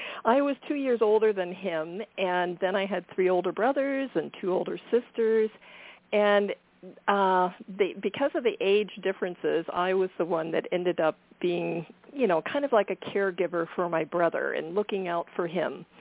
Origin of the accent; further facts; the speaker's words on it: Ohio, United States; born there; moved away as an adult; And then we made a big move, went to Canada. I was born in Ohio, and anyway, my husband had a job opportunity. We went up to Ontario.